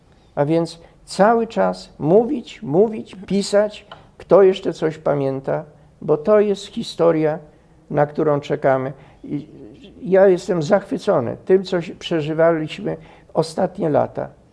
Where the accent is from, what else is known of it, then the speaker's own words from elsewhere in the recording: Warsaw, Masovian Voivodeship, Poland; ja też z Woli i tam przeżyłem to.